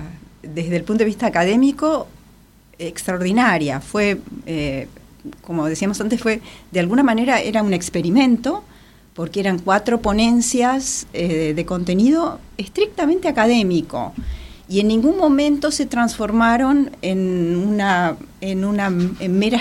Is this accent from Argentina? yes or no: yes; Argentina; soy una típica argentina con... hija de toda clase de inmigrantes, pero el inmigrante más extranjero, mi abuelo, era checoslovaco.